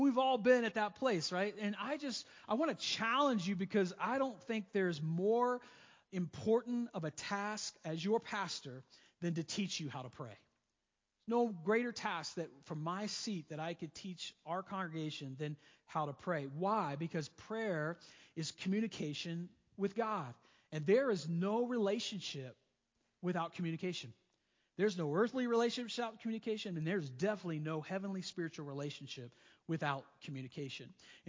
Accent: the South, United States; I mean, I'm from the South.

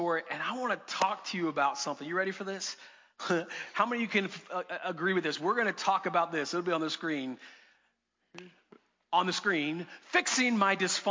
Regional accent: Florida, United States; I'm from Florida. I had never seen snow. I'm 22 years old, never seen snow in my life, and snow was on the ground.

